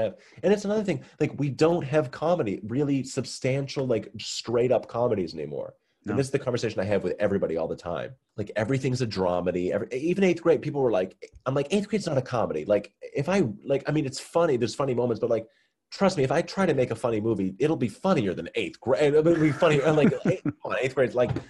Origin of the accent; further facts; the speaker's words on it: Massachusetts, United States; I'm from Massachusetts, so my mother's side of the family is up in Maine.